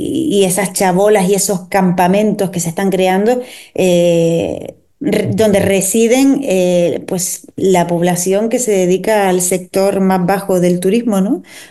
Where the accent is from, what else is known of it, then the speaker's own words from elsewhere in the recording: Canary Islands, Spain; toda la vida como actriz canaria llevo proyectándome hacia Madrid, ¿no?